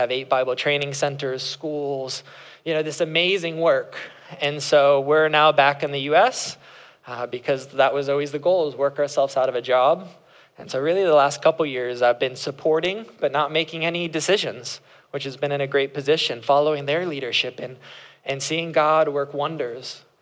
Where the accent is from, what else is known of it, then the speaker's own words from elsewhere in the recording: West Palm Beach, Florida, United States; I grew up in West Palm Beach, which is where we have relocated back